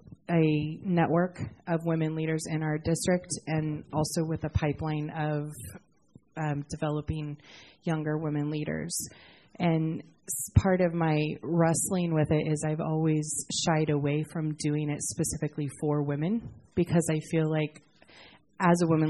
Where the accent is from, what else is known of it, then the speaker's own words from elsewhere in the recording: Colorado, United States; I'm from North Rock in Colorado.